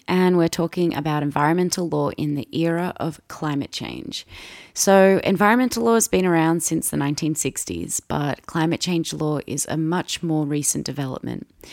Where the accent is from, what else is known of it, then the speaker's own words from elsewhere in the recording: Australia; I'm an Aussie actress, a voiceover artist, and an environmental master's student